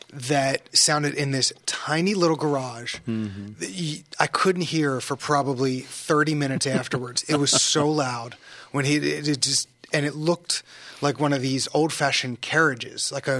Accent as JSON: {"language": "English", "region": "Maryland", "country": "United States", "said": "They actually knew when I was talking, when I said, we're from Maryland, and as you know, it's Pennsylvania, they knew the Carlisle show."}